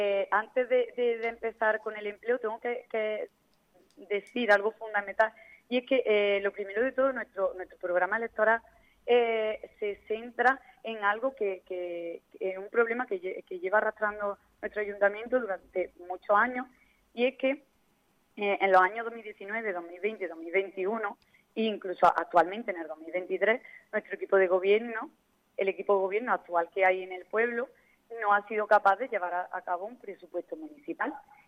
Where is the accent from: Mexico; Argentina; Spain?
Spain; Benamejí, Andalusia; Y creo que ha llegado el momento de arrimar el hombro y trabajar por mi pueblo. Y Benamejí, mi ayuntamiento, necesita cambios.